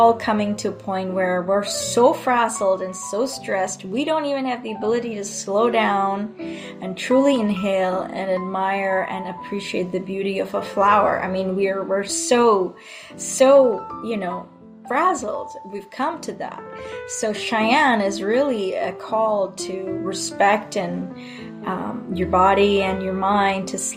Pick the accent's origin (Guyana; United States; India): India; Madurai, Tamil Nadu; born there; So I was born in South India in a beautiful town called Madurai. It's a city of poets and temples.